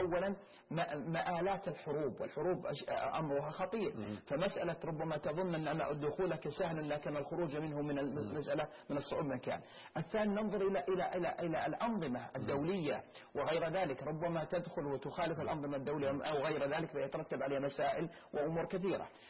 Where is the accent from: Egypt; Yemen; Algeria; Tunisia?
Yemen